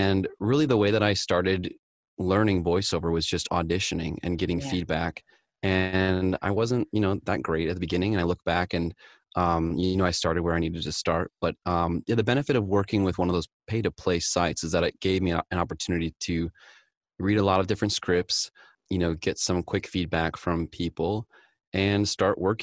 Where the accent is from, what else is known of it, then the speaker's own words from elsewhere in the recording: Eau Claire, Wisconsin, United States; I got cast for a local commercial in my hometown of Eau Claire, Wisconsin.